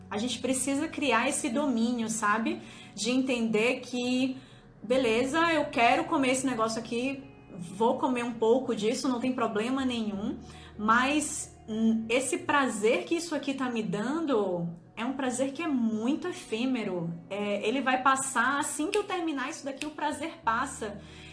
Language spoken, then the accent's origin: Portuguese; Salvador, Bahia, Brazil; quando eu vou para Salvador, eu sou de Salvador, para quem não sabe